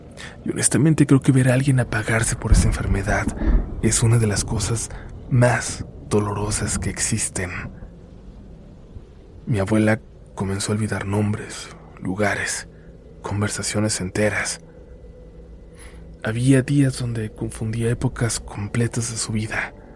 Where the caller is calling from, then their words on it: Colombia; solo diré que soy de Colombia y vivo en un pueblo.